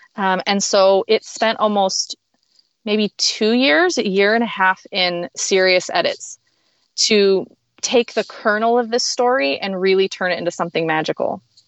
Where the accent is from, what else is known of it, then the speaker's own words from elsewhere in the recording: California, United States; I met with a writer friend and I'm from California. So I was in the Bay Area